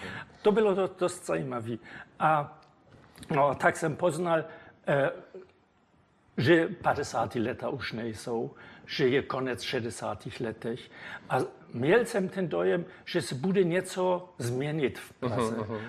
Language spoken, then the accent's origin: Czech; Germany; Czech is a second language; now in Czech Republic; Já jsem byl v západním Berlíně, ona ve východním Berlíně a přes ten jsem tam mohl na takový denní vízum jít jako západní Němec.